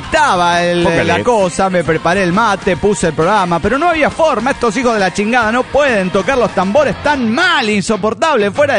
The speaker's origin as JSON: {"language": "Spanish", "region": "Mexico City", "country": "Mexico", "said": "del DF mexicano."}